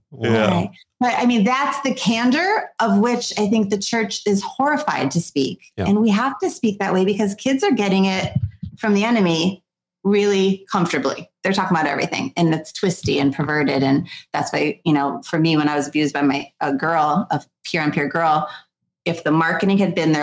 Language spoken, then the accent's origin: English; Florida, United States; You know, I'm also from Florida